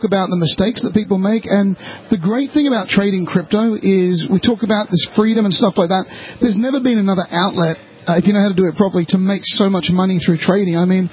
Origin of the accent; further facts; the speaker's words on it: Australia; now in Mexico; I'm an Australian citizen. I live in Mexico.